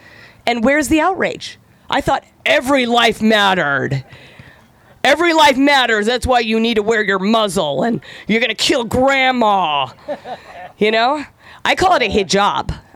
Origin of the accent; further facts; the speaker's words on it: Iran; moved away; And number one, I'm an immigrant. I'm from Iran.